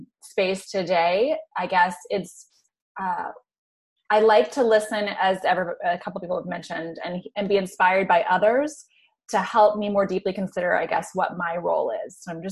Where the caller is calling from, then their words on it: Florida, United States; I'm calling in from Florida, South Florida. It's a really hot, humid, rainforesty kind of day.